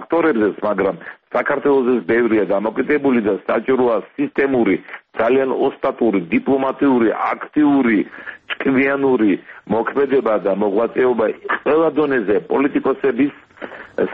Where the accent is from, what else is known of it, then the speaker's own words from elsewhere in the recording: Sukhumi, Abkhazia, Georgia; ეს არის ჩემი შინაგანი განწყობა, რომ სოხუმი, ჩემი მშობლიური ქალაქი არის საქართველოს შემადგენელი ნაწილი.